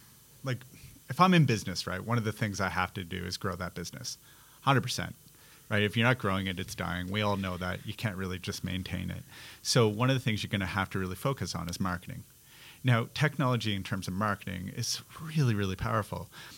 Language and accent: English; Canada; now in Perth, Australia; Like we're in Perth, Western Australia, right? I grew up in Canada, not California, where everything was 24 hours.